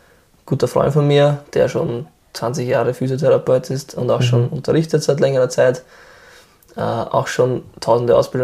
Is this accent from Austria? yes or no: yes; Lower Austria, Austria; Bei uns im Waldviertel sagt man was anderes